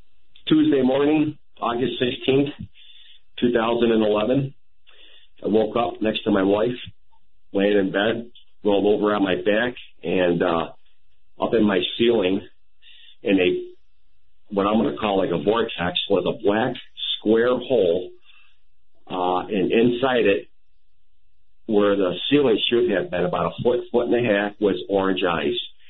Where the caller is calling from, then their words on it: Lockport, New York, United States; I am calling from Lockport, New York.